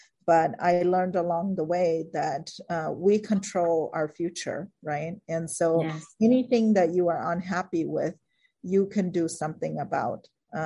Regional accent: United States; growing up in America with parents who were refugees, it was a very difficult time because I saw how hard my parents were working and how much they struggled to provide for us.

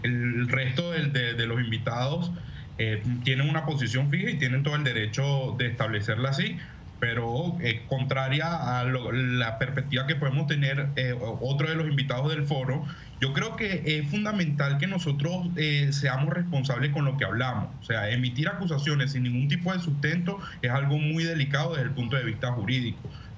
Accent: Venezuela; da tristeza como venezolano

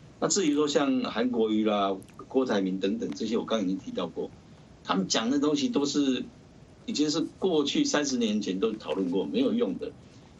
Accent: Taiwan; 还有我们台湾人民的选择

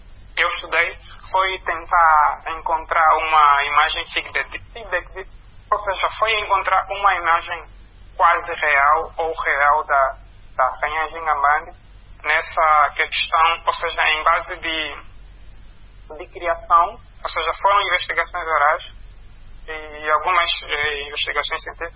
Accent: Angola

